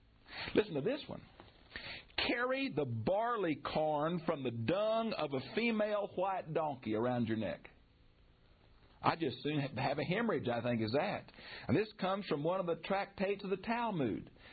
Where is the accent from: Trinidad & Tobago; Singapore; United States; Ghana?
United States; Houston, Texas; I've been on the freeway in Houston, my hometown